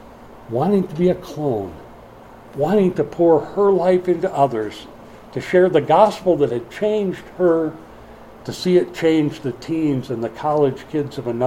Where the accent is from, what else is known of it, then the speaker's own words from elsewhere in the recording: Minneapolis, Minnesota, United States; the family moved to Minneapolis, my hometown.